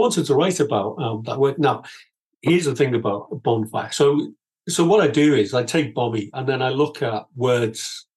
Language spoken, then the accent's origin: English; Liverpool, North West England, United Kingdom; what it was like growing up in Liverpool, working class Liverpool, and then go through the education system.